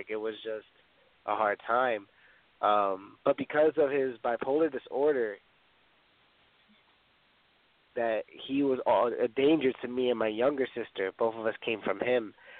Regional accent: Bronx, New York, United States; I was born and raised in the Bronx to what I thought was a single mom.

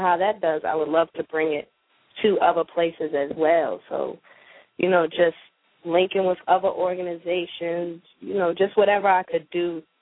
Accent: Georgia, United States; And, you know, I'm from Georgia, and that's where I live. I'm based out of Atlanta.

